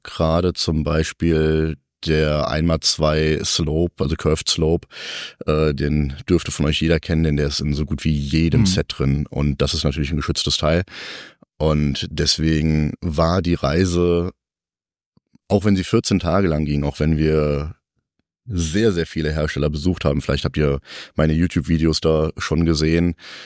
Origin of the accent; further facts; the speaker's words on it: Rhineland-Palatinate, Germany; Ich bin irgendwas zwischen 5 und 55 Jahren alt. Ich komme aus der Nähe von Koblenz.